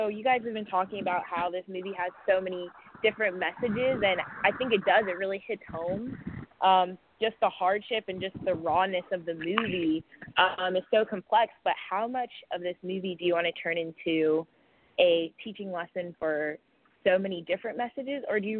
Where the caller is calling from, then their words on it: Lexington, Virginia, United States; I'm calling from Lexington, Virginia.